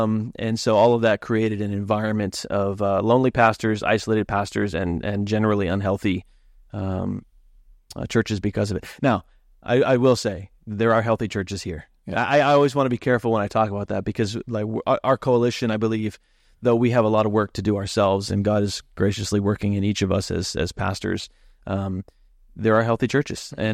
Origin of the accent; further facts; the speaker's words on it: Maine, United States; you know, I grew up in Maine as a just a regular person